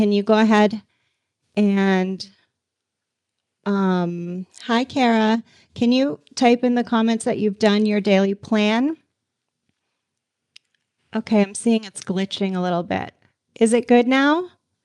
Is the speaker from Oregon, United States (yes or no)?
no; Boca Raton, Florida, United States; And I am from Boca Raton, Florida.